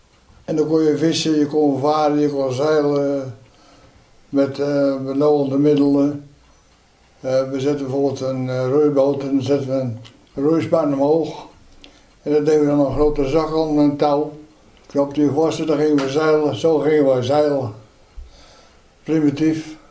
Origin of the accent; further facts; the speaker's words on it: Hoogmade, South Holland, Netherlands; Geboren in Hoogmade en daar groeiden we op.